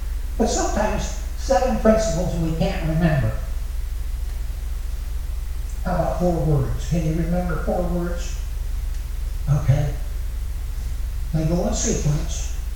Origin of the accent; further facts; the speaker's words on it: Cartlesville, Indiana, United States; Now, when I was a kid growing up in Cartlesville, Indiana, several of my friends were Catholics